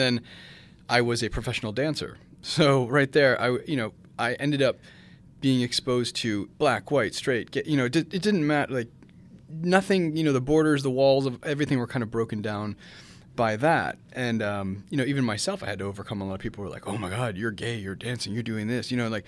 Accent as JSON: {"language": "English", "town": "Dearborn", "region": "Michigan", "country": "United States", "tie": "born or raised there", "said": "growing up in Detroit, Michigan, I actually grew up in Dearborn, which is right outside of Detroit."}